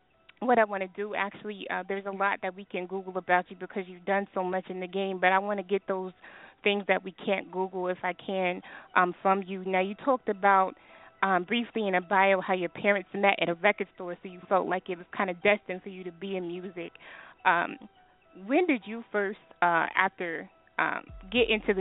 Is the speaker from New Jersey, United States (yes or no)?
no; Texas, United States; Most definitely. So how you, my goodness, see, I'm from Texas.